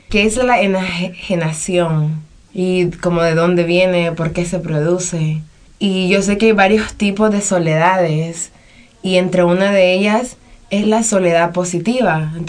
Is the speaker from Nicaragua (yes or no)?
yes; Nicaragua; tengo 21 años, soy nicaragüense.